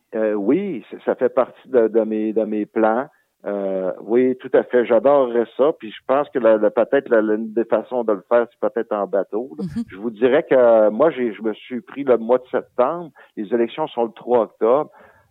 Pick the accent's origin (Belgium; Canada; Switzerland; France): Canada; Sept-Îles, Quebec; Je suis originaire de Sept-Îles. Là, quand vous écoutez … mon père est d'origine italienne. C'est un immigré qui est arrivé très jeune à Sept-Îles. Il a marié une Québécoise.